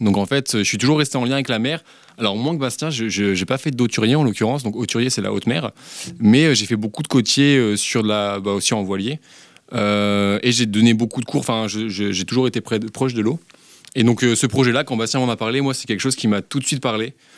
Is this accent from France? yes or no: yes; Normandy, France; Alors je suis normand d'origine